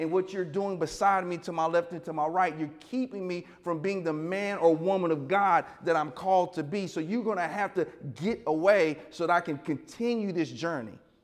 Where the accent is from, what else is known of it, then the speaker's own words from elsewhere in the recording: the South, United States; You know, I'm from the South, man.